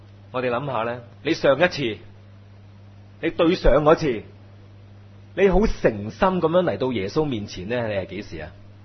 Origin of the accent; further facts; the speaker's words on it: China; 所以咧我哋中国人话咧，对症咧就落药噶嘛。